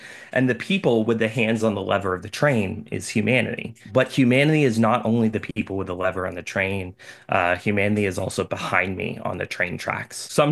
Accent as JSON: {"language": "English", "region": "Florida", "country": "United States", "tie": "born or raised there", "said": "So I grew up in Central Florida, and I was moved very early on when I was about 16 by experiencing hurricanes."}